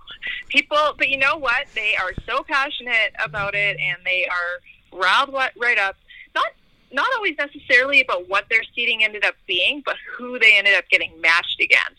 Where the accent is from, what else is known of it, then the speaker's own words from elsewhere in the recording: Regina, Saskatchewan, Canada; now in Alberta, Canada; I grew up in Regina, and I moved out to Alberta. Man, it would have been in 2004.